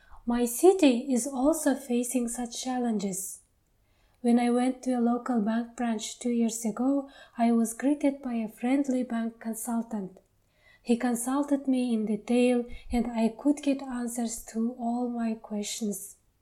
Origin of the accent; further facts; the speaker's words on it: Kazakhstan; in my hometown in distant Kazakhstan